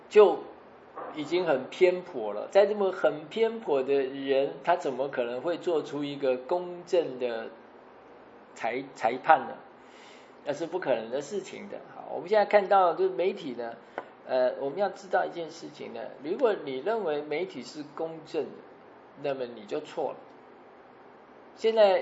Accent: United States; 我们美国人不可以再让川普再当四年总统

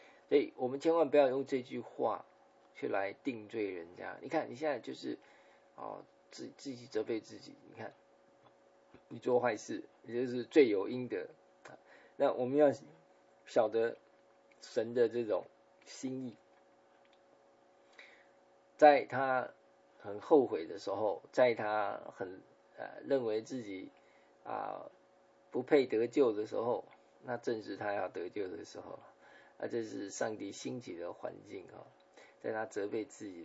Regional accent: China; 我们中国人说我们得罪了天啊，老天爷啊

